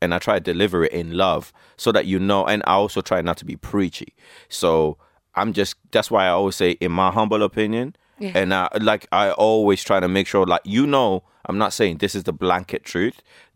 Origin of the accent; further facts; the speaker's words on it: Shannon, County Clare, Ireland; It is about growing up in Shannon, County Clare. And it is about being a first generation immigrant and making my way through teenage life and the complications of being from the diaspora while also hanging on to what it means to be Irish in 2001 and beyond